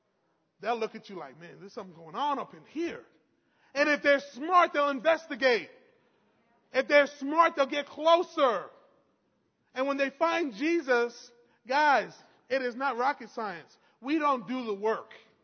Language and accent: English; New York, United States; I was from New York, guys.